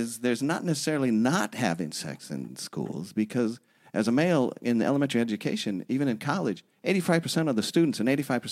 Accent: Omaha, Nebraska, United States; moved away as an adult; But I'm coming from Omaha, Nebraska, and I'm teaching in Encino, and there's money everywhere.

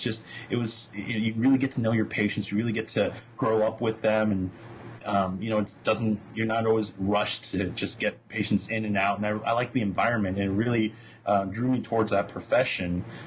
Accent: San Jose, California, United States; Well, I'm from the Bay Area, originally, San Jose, California specifically. Mm-hmm. Born and raised there, went over to UC San Diego for my undergraduates.

